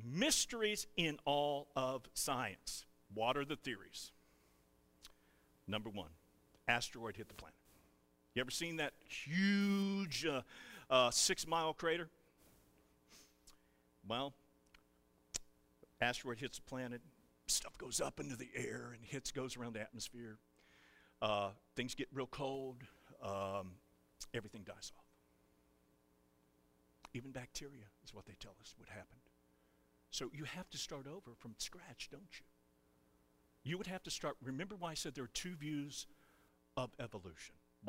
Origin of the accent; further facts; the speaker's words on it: Kentucky, United States; But in my home state of Kentucky, and where your family comes from, we have horses raised to what?